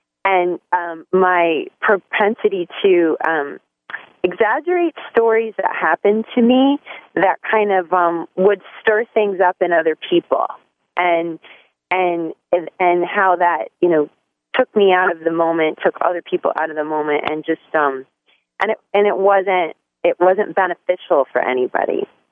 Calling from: Thousand Oaks, California, United States; I'm calling from Thousand Oaks, California.

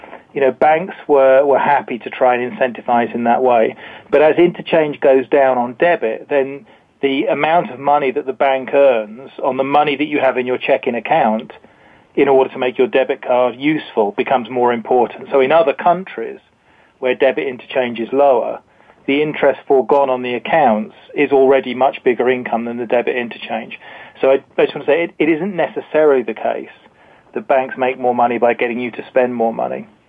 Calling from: Woking, South East England, United Kingdom; I'm actually calling from Woking, City of the Future.

